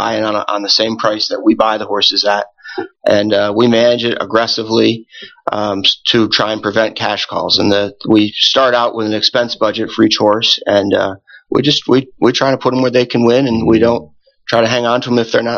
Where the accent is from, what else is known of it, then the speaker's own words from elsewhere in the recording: Saratoga, United States; I grew up in Saratoga. I've lived here since 1995.